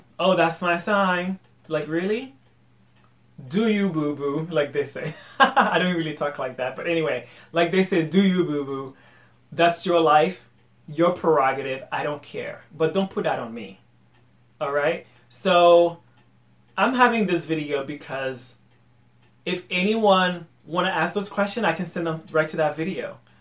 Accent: Boston, Massachusetts, United States; Usually I tell people I'm from Boston. That's where I'm from.

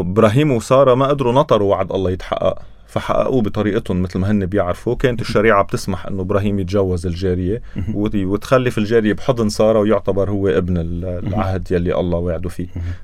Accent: Lebanon; نحن لبنانية

